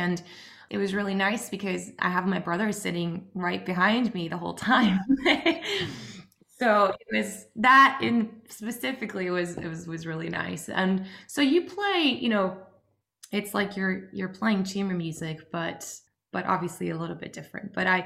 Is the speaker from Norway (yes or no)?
yes; Norway; And we grew up just outside Oslo in Norway.